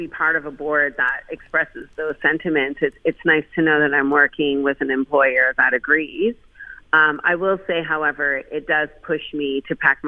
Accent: Canada; I'm a Canadian. I'm a 10th generation Canadian.

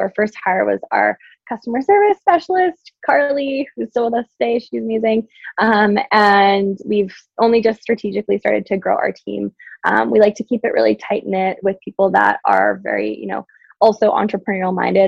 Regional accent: Yukon, Canada; I only had one channel growing up in the Yukon.

